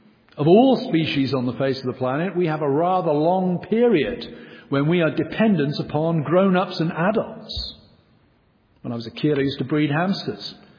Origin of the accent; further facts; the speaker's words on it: England, United Kingdom; It's the very opposite of being English in some ways. You know, Englishmen of my generation, the whole point of being English was you never express outwardly that which you feel inwardly.